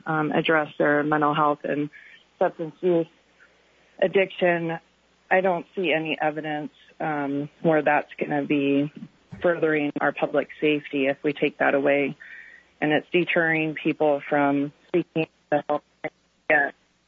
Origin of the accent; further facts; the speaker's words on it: Juneau, Alaska, United States; I'm from Juneau, and I'm representing myself today.